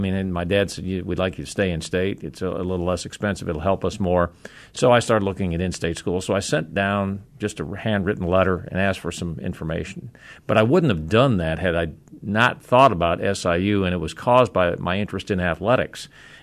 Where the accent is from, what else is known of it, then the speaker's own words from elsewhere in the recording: Chicago, Illinois, United States; and I'm from the Chicago area